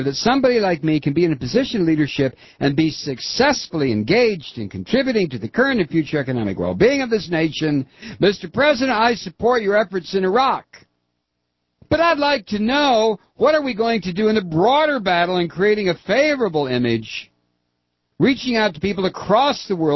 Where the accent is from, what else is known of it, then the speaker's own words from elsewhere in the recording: India; now in United States; I grew up in India, a Sunni.